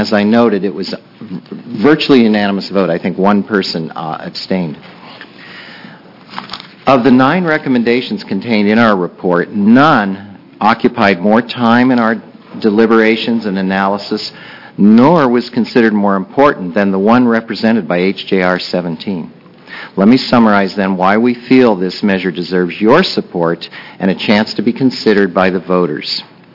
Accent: Portland, Oregon, United States; I'm from Portland, and I really appreciate this opportunity to represent the City Club of Portland

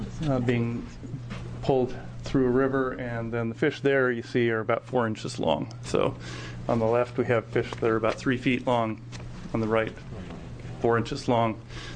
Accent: Seattle, Washington, United States; from Seattle. My company is Sound Metrics Corporation.

